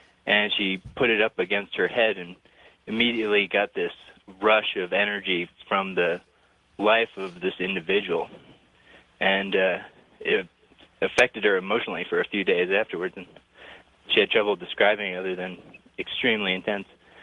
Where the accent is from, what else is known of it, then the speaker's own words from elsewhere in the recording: Lake Tahoe, United States; I'm from Lake Tahoe.